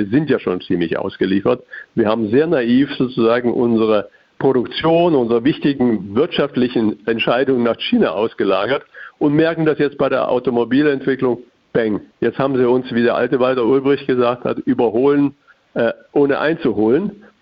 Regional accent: Thuringia, Germany; Als Thüringer muss man ihn ja verfolgen

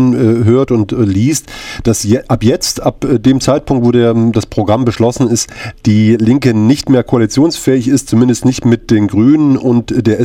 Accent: East Germany, Germany; Wenn wir als Ostdeutsche oder als ehemalige DDR-Bürger hören, demokratischer Sozialismus.

